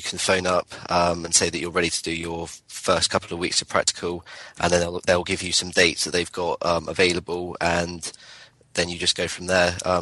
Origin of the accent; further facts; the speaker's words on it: Bournemouth, South West England, United Kingdom; I'm doing the full scope electricians course and I'm from Bournemouth.